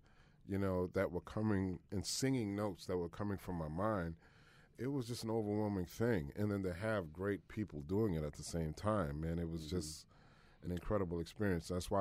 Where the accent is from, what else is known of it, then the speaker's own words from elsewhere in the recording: New Orleans, Louisiana, United States; being African-American, growing up in New Orleans, opera, you know, and even though I grew up with opera in my house